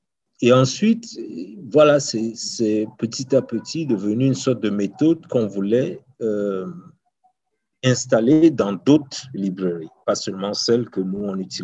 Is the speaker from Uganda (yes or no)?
yes; Uganda; OK, moi, je viens d'Ouganda et quand j'étais plus jeune